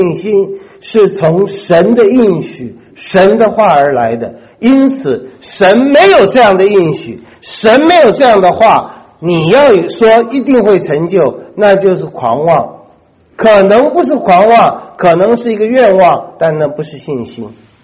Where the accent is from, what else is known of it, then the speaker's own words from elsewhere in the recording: China; 就会我们中国人讲一句话，心想事成。